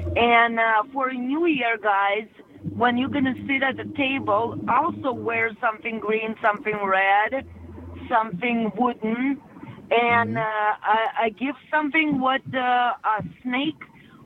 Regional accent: Russia; English is a second language; I'm originally from Russia, and Russia and China have a border and a culture mixed a lot.

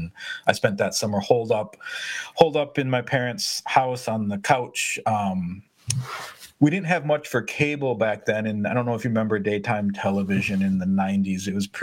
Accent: Wisconsin, United States; I mean, like I think like most boys growing up in Wisconsin, you have your dreams occur through an athletic lens.

